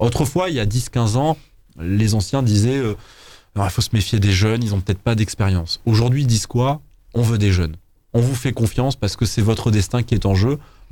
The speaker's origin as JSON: {"language": "French", "town": "Cagnes-sur-Mer", "region": "Provence-Alpes-Côte d'Azur", "country": "France", "tie": "born there", "said": "je suis né à Cagnes en 1996"}